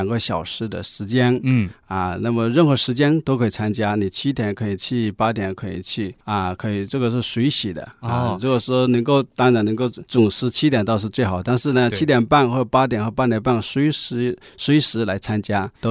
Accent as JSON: {"language": "Chinese", "country": "China"}